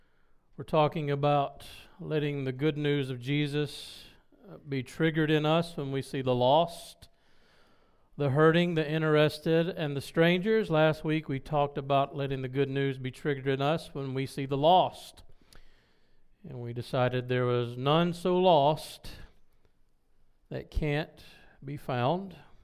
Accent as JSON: {"language": "English", "region": "South Carolina", "country": "United States", "lives_now": "New York, United States", "said": "Then I tell them, \"No, I'm from the South.\" The thing is, when I go back down to South Carolina for a visit to visit my family, they look at me strange now"}